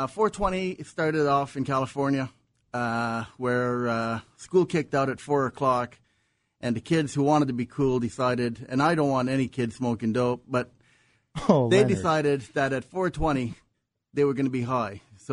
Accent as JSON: {"language": "English", "town": "Montreal", "region": "Quebec", "country": "Canada", "tie": "born or raised there", "said": "Oh, yeah. Actually, I grew up in the Mile End."}